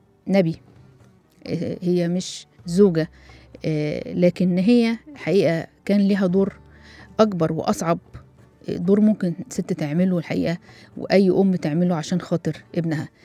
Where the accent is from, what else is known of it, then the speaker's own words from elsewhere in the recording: Egypt; الحقيقة لها أثر يعني لحد النهاردة في أنفسنا احنا كمصريين